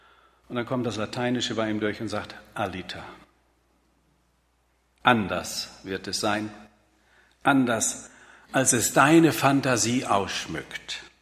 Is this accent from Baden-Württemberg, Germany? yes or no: no; North Rhine-Westphalia, Germany; ich bin Beute-Westfale. Ich bin mit 10 Jahren nach Westfalen gekommen. Aber da sind doch so meine Kindheits- und jugendlichen Wurzeln hängen geblieben.